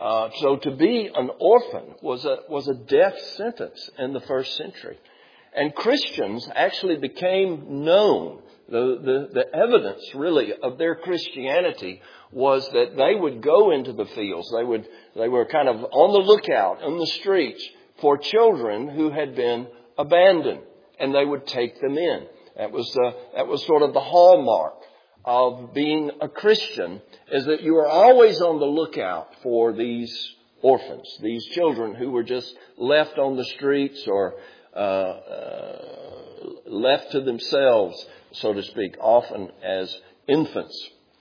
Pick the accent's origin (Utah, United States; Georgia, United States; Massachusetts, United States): Georgia, United States; Hapeville; I grew up in Hapeville and went to the First Baptist Church of Hapeville, and there was the Georgia Baptist Children's Home that was right down the street.